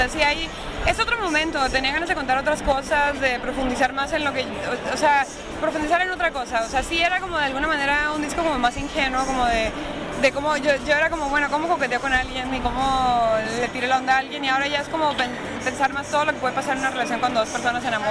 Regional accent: northern Mexico, Mexico; lo que pasa es que en el norte de México hablamos un poco como los colombianos bogotanos

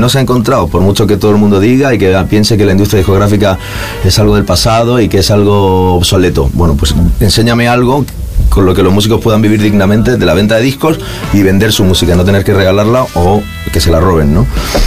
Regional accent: Murcia, Region of Murcia, Spain; moved away; Nosotros somos de Murcia, yo hace 12 años que no vivo en la ciudad. Cuando me fui de Murcia era una cosa y ahora vuelvo y alucino.

